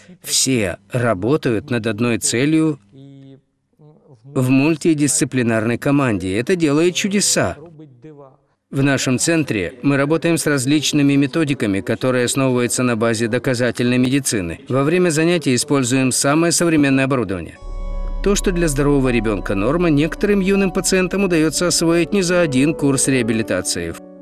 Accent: Zhytomyr, Zhytomyr Oblast, Ukraine; Моему мальчику 8 лет, мы из Житомира.

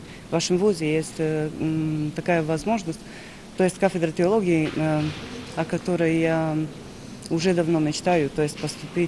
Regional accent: Serbia; Russian is a second language; Я пришла из Сербии и первый раз участвую в этих чтениях.

